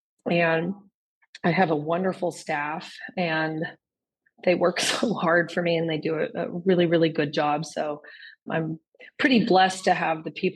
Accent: Kansas, United States; So I grew up in Kansas and actually went to the University of Kentucky with the intentions of working with racehorses.

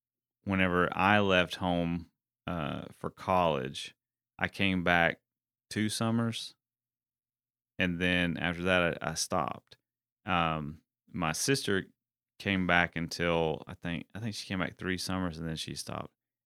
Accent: Tennessee, United States; You know, growing up in East Tennessee where I grew up, people didn't move away.

